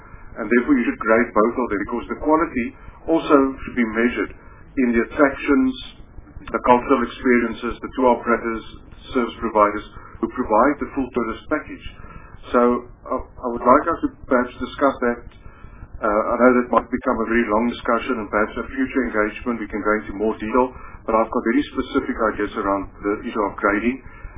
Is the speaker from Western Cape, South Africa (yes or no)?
yes; Cape Town, Western Cape, South Africa; because I come from the Cape Town.